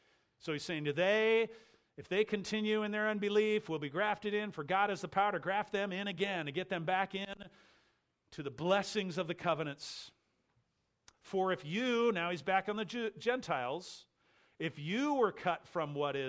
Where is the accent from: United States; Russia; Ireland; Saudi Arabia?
Ireland; Now, I could back up as an Irishman.